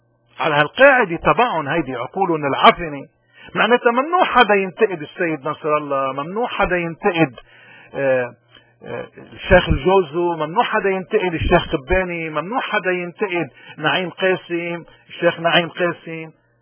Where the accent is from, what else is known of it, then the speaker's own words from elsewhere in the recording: Lebanon; اذا احنا اليوم كلبنانيين هذا خيارنا